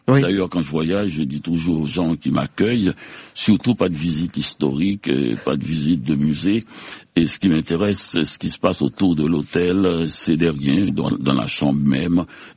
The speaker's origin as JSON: {"language": "French", "town": "Petit-Goâve", "region": "Ouest", "country": "Haiti", "tie": "born or raised there", "also_born_or_lived": "Port-au-Prince / Montréal / Miami", "moved": "as an adult", "lives_now": "Paris, France", "said": "J'ai quitté Petit-Goâve, où j'ai vécu 11 ans pour Port-au-Prince, où j'ai vécu jusqu'à l'âge de 23 ans pour Montréal, où j'y suis depuis plus de 47 ans, pour Miami, où j'ai vécu 12 ans, pour Paris, où je suis là depuis 10 ans."}